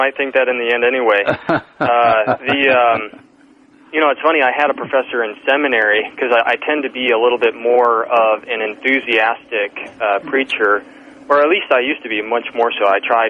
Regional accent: Pennsylvania, United States; But I grew up in the Poconos, so that's just a stone's throw from here.

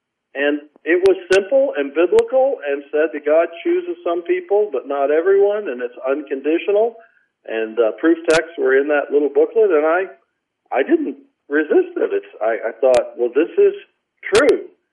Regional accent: Chicago, Illinois, United States; born there; So I was born in Chicago, and my mother was Polish Roman Catholic, raised in South Chicago.

